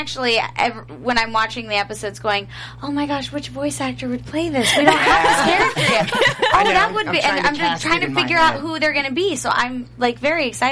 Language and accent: English; United Kingdom; yeah, I've done that before. But that's usually as a British child.